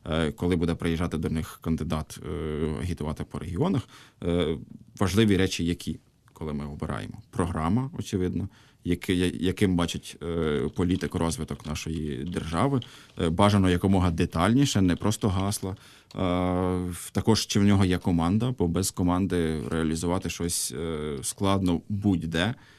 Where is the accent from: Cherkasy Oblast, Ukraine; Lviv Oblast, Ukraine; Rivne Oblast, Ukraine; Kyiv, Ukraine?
Cherkasy Oblast, Ukraine; Smila; Я сам родом з Черкащини, постійно їжджу додому в місто Сміла